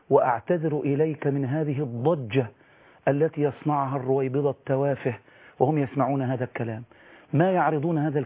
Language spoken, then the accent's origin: Arabic; Egypt